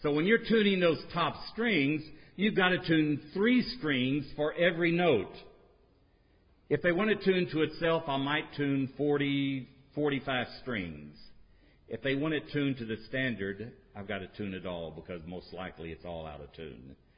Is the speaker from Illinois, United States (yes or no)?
no; Arkansas, United States; My father was an operatic tenor, so I was raised on classical music, though I'm from Arkansas.